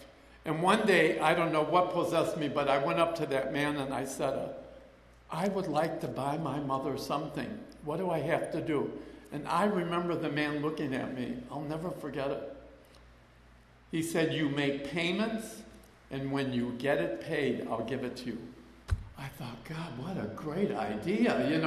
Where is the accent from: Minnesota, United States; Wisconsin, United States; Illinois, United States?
Illinois, United States; Chicago; And Donnie wanted, and growing up in Chicago, this is the wreckage of my past